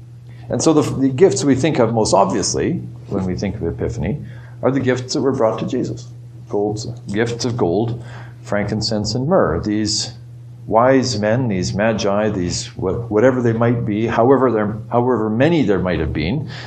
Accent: Alberta, Canada; growing up in Shuruvark, right outside of Edmonton

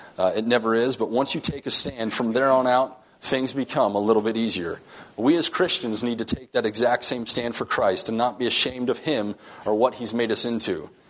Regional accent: Michigan, United States; moved away as an adult; I was born in Michigan. I was raised there my entire life until 18 years of age.

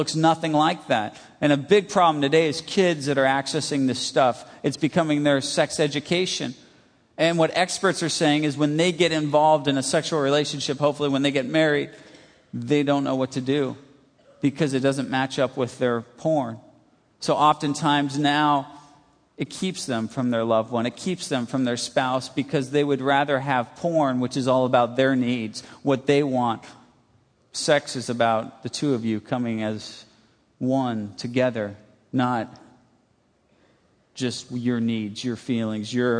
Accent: California, United States; now in Grand Rapids, United States; I'm from California, live in Grand Rapids, Michigan now, and I still don't understand why it's snowing.

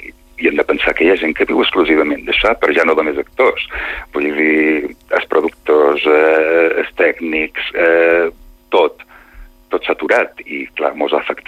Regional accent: Sa Pobla, Balearic Islands, Spain; born there; moved away; jo he de dir que jo, malgrat vaig néixer a Sa Pobla, fa molts anys que no hi visc.

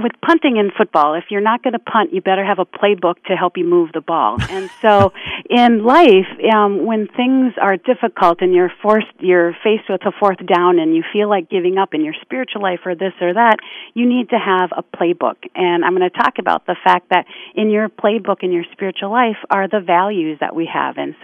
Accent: Minnesota, United States; I'm from Minnesota, born and raised, and so I do follow Minnesota teams

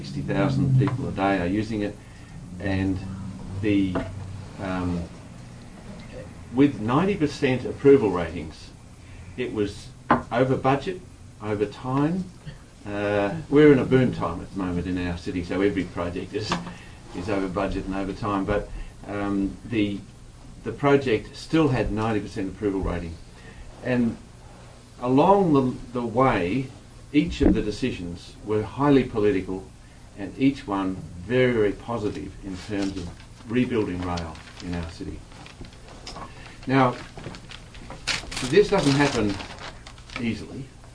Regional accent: Perth, Western Australia, Australia; And I came from Perth and I didn't know a lot about it.

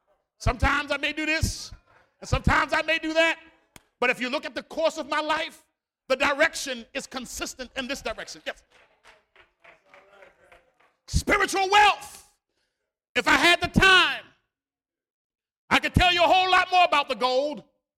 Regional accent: United States; born there; I was born in America. I want to be buried in America.

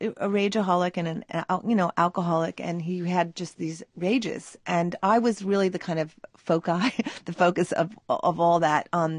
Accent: New York, United States; And I know that I'm from New York and I have an American passport

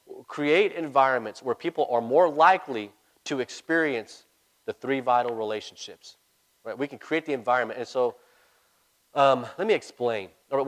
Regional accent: El Paso, Texas, United States; one, it's an El Paso thing. I'm from El Paso.

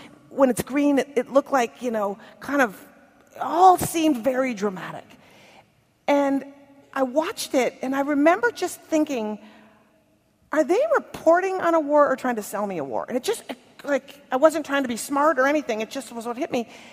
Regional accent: Minnesota, United States; and I'm from Minnesota, and you go, he's nice, you know, I'll give him a chance.

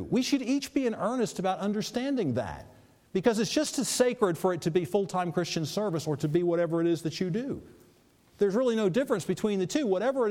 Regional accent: the South, United States; Well, when I grew up in the South, it was a shack

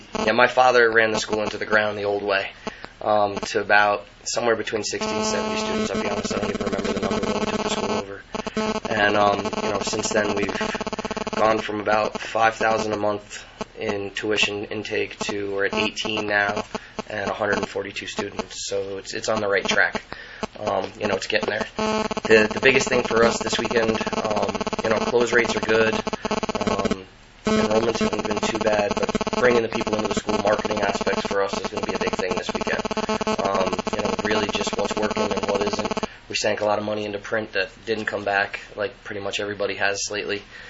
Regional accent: Fishkill, New York, United States; I'm from Fishkill, New York, which is about an hour north of Manhattan.

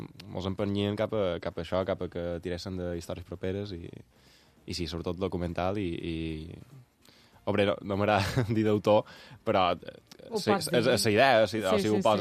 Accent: Sa Pobla, Balearic Islands, Spain; now in Palma, Spain; Jo he vingut a estudiar aquí a Palma, jo som de la Pobla

